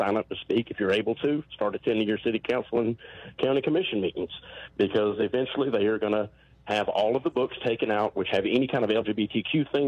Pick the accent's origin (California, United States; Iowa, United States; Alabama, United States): Alabama, United States; Prattville; This all started, you know, of course, about 2 years ago at Prattville, my hometown library, and it is being used as a guinea pig.